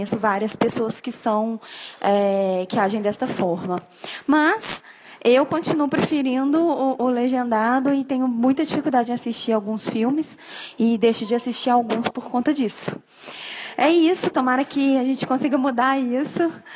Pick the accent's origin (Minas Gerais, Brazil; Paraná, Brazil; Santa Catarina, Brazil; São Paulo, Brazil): Minas Gerais, Brazil; Belo Horizonte; tenho 30 anos, sou de Belo Horizonte.